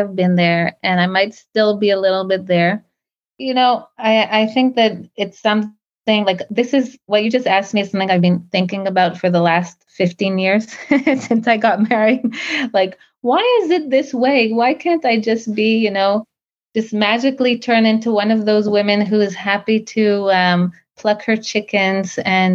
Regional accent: Canada; I'm a Baal Teshuva. I am from Canada.

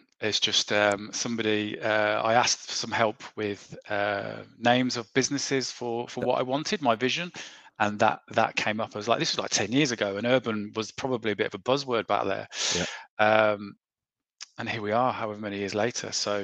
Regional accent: South East England, United Kingdom; I was brought up in Kent

